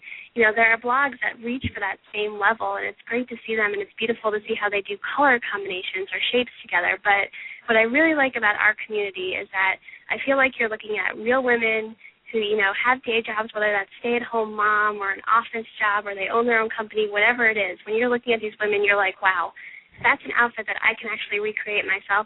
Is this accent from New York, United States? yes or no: yes; New York, United States; Well, I'm a New Yorker. What can I say?